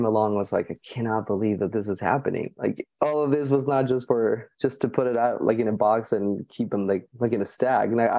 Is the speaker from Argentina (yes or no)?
yes; Argentina; born or raised there; moved away as an adult